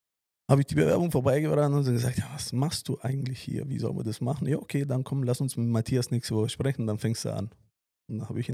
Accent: Italy; als Italiener

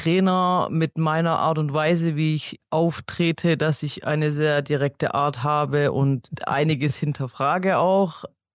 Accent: Stuttgart, Baden-Württemberg, Germany; Tatsächlich bin ich groß geworden in Stuttgart-Zillenbuch. Hab da 25 Jahre auch gelebt und eigentlich bin ich auf dem Sportplatz auch schon seit ich 5 bin dort groß geworden

